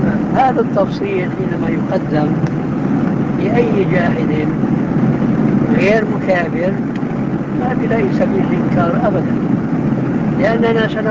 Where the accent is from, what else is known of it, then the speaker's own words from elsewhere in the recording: Damascus, Damascus Governorate, Syria; عندنا في دمشق كنا محكومين من الفرنساويين